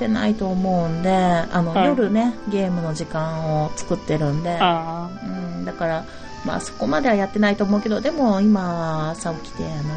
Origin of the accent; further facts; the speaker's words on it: Kansai, Japan; accent: Kansai; うちら、関西弁喋ってんな。